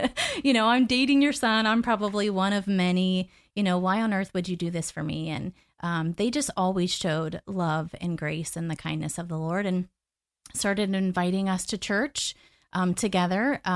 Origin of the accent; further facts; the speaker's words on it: Dayton, Ohio, United States; So I grew up in Ohio, actually. I was born and raised in Dayton, Ohio, a small, small town in central Ohio.